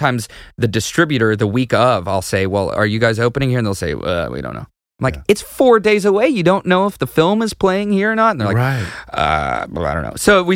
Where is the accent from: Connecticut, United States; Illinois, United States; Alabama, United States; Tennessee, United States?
Tennessee, United States; Nashville; I'm a Southerner. I am from the South, and I'm from the Nashville area.